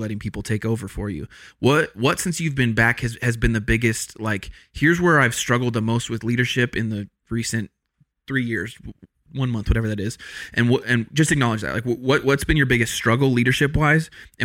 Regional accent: Colorado, United States; I grew up in Colorado. I didn't have sweet tea until I went to Kentucky to staff a Crucible last year.

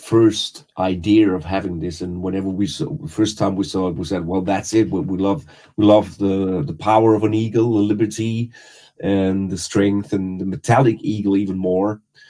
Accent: Essling, Vienna, Austria; And then I was singing in the alleys of Essling in my hometown

